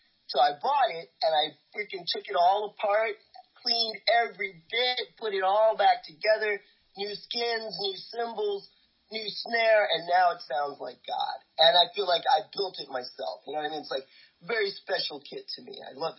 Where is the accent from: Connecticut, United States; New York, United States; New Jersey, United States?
New York, United States; I grew up in New York.